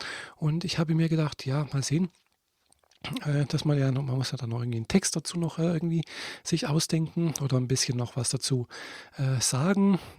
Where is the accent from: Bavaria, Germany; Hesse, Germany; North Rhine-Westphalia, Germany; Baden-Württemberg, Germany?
Baden-Württemberg, Germany; Friedrichshafen; born or raised there